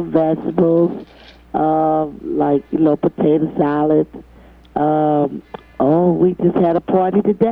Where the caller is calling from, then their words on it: Cincinnati, Ohio, United States; Avondale, Cincinnati.